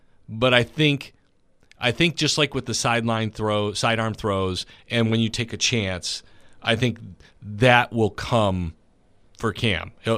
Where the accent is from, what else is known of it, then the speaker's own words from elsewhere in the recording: Chicago, Illinois, United States; Now, Dexter Lawrence and Abdul Carter, I'm from Chicago.